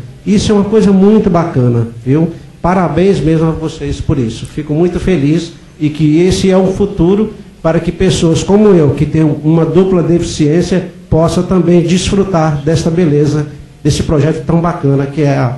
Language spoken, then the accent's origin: Portuguese; Belo Horizonte, Minas Gerais, Brazil; eu sou de Belo Horizonte, Minas Gerais